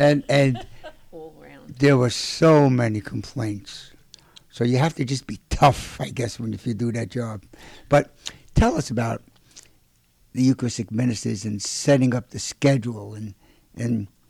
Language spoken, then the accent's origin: English; Brooklyn, New York, United States; I'm from Brooklyn, you know, so my pronunciations are off all the time.